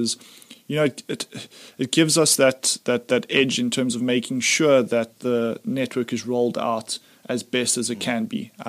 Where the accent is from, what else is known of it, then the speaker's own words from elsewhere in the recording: Johannesburg, Gauteng, South Africa; We're from Joburg. We like to think we know everything, but we don't always